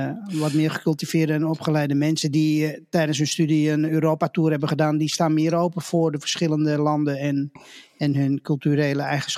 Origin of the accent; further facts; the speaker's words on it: Netherlands; Kijk, als ze naar mij kijken en zeggen, waar kom je vandaan? Ik zeg, Nederland.